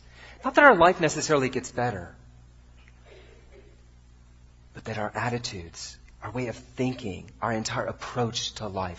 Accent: United States; now in United Kingdom; and to do that by the character of my life as an American living among Brits.

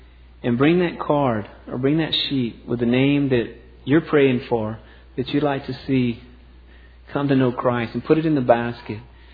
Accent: the South, United States; I grew up in the South

